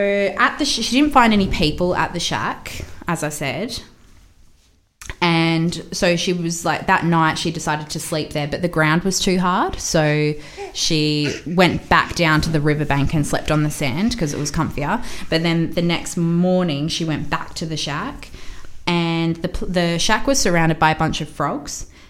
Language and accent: English; Australia; Which, as an Australian, I'm like, fuck no, get out of that water.